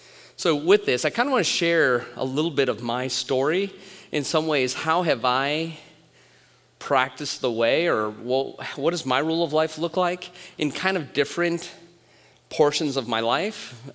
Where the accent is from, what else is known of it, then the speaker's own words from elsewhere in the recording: Detroit, Michigan, United States; I grew up in Michigan, and so I was in the basement of a 100-year-old church in the middle of Detroit